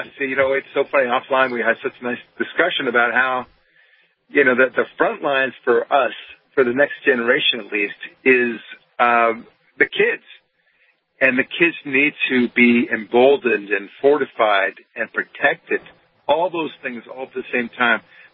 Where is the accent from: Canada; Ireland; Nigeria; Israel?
Israel; now in United States; I'm from Israel originally, and, you know, I'm fully American. You can hear I don't really have an accent.